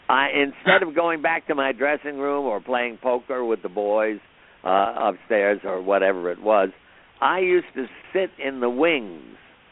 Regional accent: Manhattan, New York, United States; Right in Manhattan.

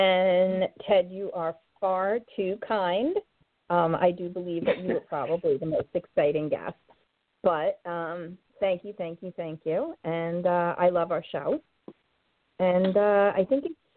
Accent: Long Island, New York, United States; So I was brought up in Long Island, and from there, I guess I went out to California for a little bit and came back

